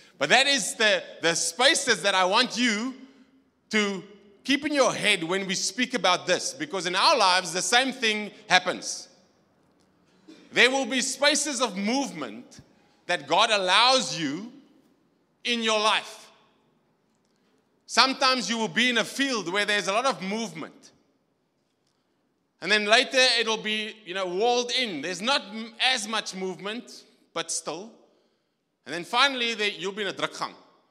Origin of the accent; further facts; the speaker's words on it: South Africa; So I come from the Karoo. Daai lyk vir my lekker soos die Karoo.